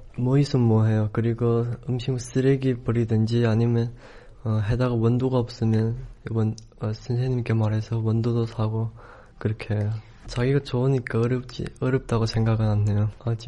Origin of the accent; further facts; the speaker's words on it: China; Korean is a second language; now in South Korea; 1년 정도 됐어요.